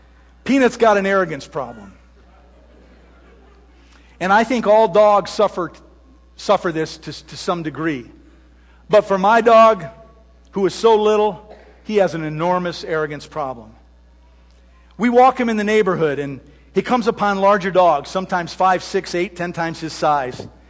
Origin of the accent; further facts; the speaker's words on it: Michigan, United States; as a kid growing up in Michigan on the Great Lakes, I came to realize the power of the open waters.